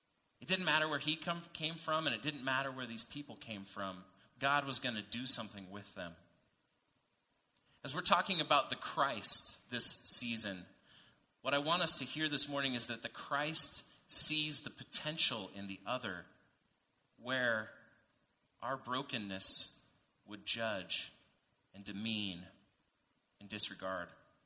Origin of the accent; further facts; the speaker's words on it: Edmonds, Washington, United States; For me, growing up, as I said, I was from Edmonds, down south. It was the kids from Linwood. We were in this nice kind of suburb overlooking the beautiful Puget Sound